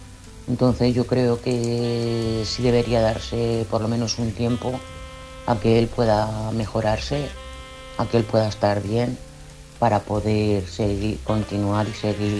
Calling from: Madrid, Community of Madrid, Spain; de Madrid.

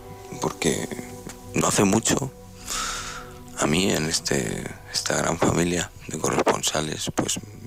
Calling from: Cocentaina, Valencian Community, Spain; de Alicante, Cocentaina

